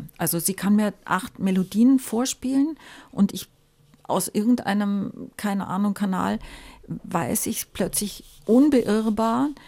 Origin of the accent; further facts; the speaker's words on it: Germany; auch wenn man mich jetzt reden hört, ja, ich bin Deutsche